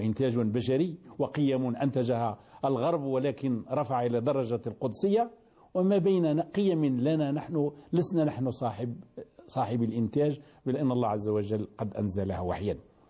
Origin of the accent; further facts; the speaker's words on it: Baghdad, Baghdad Governorate, Iraq; ما زال زلزالها مستمرا عندنا في بغداد